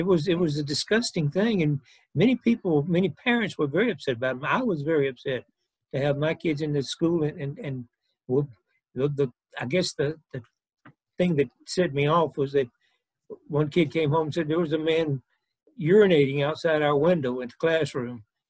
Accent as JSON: {"language": "English", "region": "Tennessee", "country": "United States", "said": "Well, I was from Tennessee, but I lived up there. I lived up there for 8 years and then came back."}